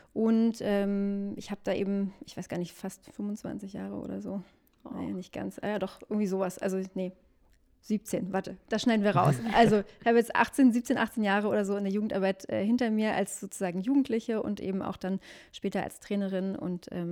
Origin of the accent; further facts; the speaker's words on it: Pankow, Berlin, Germany; Ich komme aus Pankow.